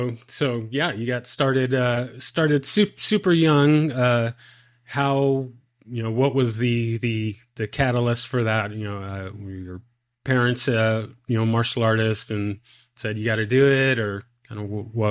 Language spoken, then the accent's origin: English; San Diego, California, United States; moved away as an adult; now in Dallas, United States; I'm originally from the San Diego, California area, and after I got out of the military, I moved to the Dallas, Texas area.